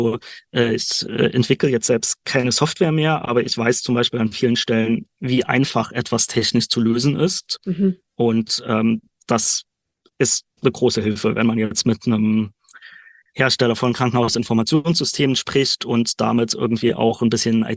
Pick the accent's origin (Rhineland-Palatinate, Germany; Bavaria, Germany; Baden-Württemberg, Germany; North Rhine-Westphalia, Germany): Rhineland-Palatinate, Germany; moved away as an adult; now in Dresden, Germany; Ich bin aufgewachsen in Rheinland-Pfalz in der Nähe von Trier, hatte da Informatik studiert und bin dann für Was hab ich nach Dresden gezogen, also einmal von Westen nach Ost quer durch die Republik